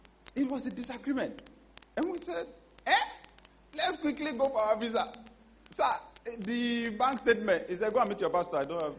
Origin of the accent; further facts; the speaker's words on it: Kogi, Nigeria; I have an uncle who was to get married December 21st at my hometown in Kogi State.